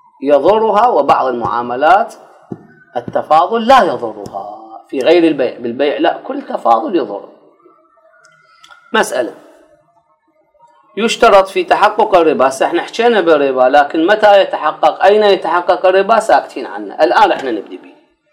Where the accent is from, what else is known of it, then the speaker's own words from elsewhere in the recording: Iraq; هذا الجوز الزغال لا ينباع وزن عندنا بالعراق